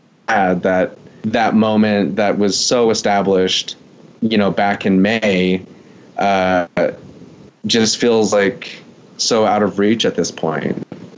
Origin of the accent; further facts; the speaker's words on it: Gallup, New Mexico, United States; now in Portland, United States; And I am currently based out of Portland, Oregon, but I'm from Gallup, New Mexico, where I'm currently at right now.